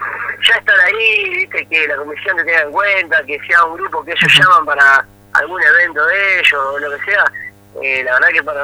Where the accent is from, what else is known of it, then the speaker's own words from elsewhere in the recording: Rawson, Buenos Aires Province, Argentina; No, no, yo soy de Rawson